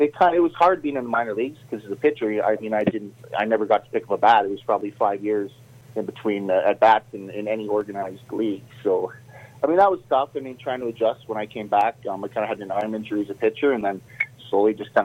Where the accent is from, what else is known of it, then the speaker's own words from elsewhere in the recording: Canada; especially being a Canadian kid coming from a small town.